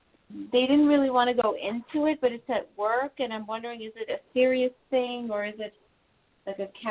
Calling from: New York, United States; Hi, I'm calling from New York.

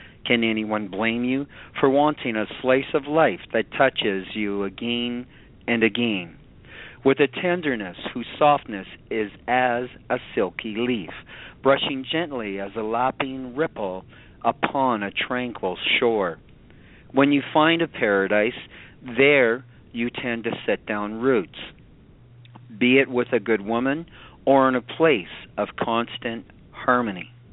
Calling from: Canada; Canada, my friend.

